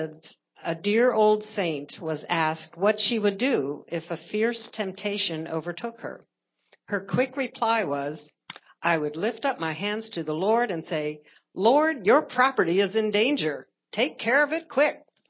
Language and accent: English; Colorado, United States; from Colorado.